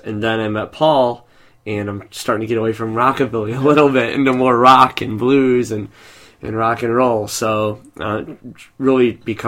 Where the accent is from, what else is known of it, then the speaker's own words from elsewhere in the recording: Illinois, United States; now in St. Louis, United States; My family moved down here, and I'm really a family-oriented person, so I'm real close to my mom.